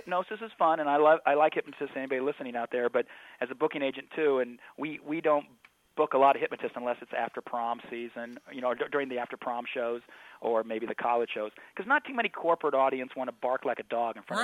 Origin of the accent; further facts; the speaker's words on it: Davenport, Nebraska, United States; I will go back to where I grew up in Davenport, Nebraska, in Thayer County.